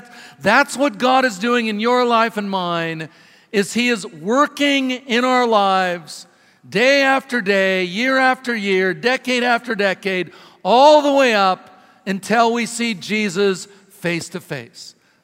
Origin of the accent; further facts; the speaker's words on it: Ephrata, Washington, United States; also born or lived in Ellensburg; I was born in Ellensburg, about 60 miles away, but when I was about one, my parents moved to Ephrata.